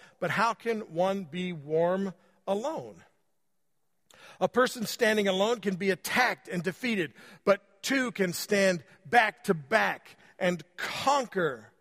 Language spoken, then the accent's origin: English; Indiana, United States; I'm from Indiana. I cheer for MSU.